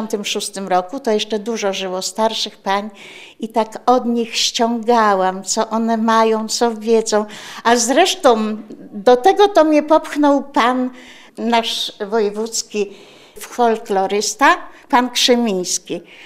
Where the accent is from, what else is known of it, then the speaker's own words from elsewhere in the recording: Biszcza, Lublin Voivodeship, Poland; moved away as an adult; a ja muszę się pani przyznać, że ja jestem stąd. Jestem z Biszczy.